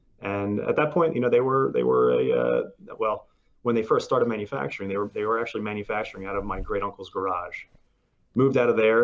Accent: Pennsylvania, United States; We're from Pennsylvania, which is the Keystone State.

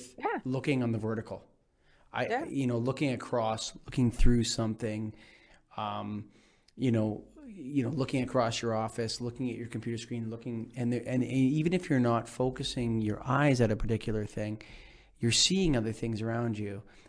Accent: Canada; I'm Canadian

